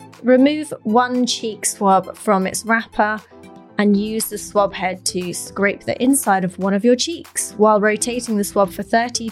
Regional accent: England, United Kingdom; And there's nothing wrong with being English, of course. I'm very proud to be English.

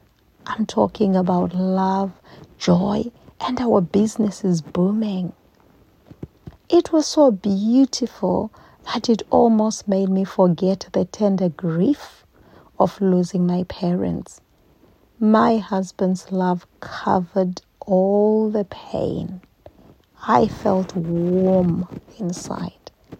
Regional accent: Bulawayo, Zimbabwe; in my hometown of Bulawayo, Zimbabwe, the second largest city in Zimbabwe

